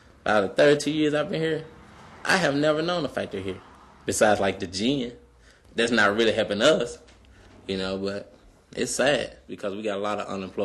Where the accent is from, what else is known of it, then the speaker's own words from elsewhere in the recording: Tula, Mississippi, United States; be here in my hometown and work, you know, in Tula.